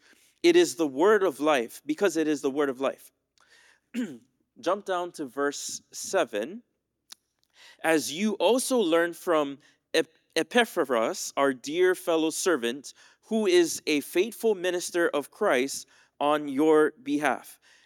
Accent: Philippines; I tell him that, you know, I'm coming from the Philippines. I'm going to Hawaii to do a co-porter program.

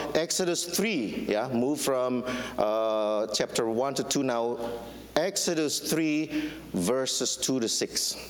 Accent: Indonesia; For example, I'm originally from Indonesia.

